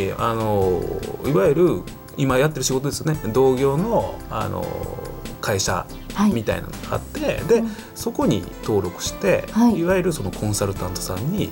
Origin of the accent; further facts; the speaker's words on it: Ehime, Japan; 愛媛から参りました。